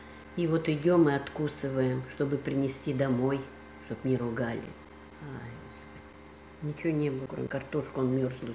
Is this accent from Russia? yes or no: yes; Novosibirsk, Novosibirsk Oblast, Russia; born there; Родилась в город Новосибирск 22 июля 41 года.